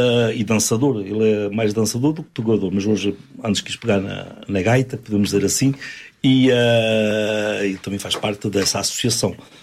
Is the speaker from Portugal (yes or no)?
yes; Aveiro, Portugal; Como eu sou da Aveira